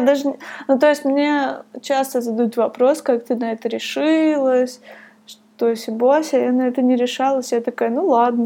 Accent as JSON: {"language": "Russian", "town": "Divnogorsk", "region": "Krasnoyarsk Krai", "country": "Russia", "tie": "born there", "said": "Я жила в Красноярске. Я родилась в Дивногорске. Это очень маленький город рядом с Красноярском. Он построен, чтобы обслуживать Красноярскую ГЭС."}